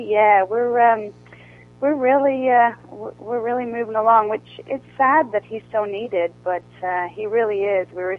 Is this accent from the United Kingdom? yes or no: yes; United Kingdom; born there; because I was born in the United Kingdom.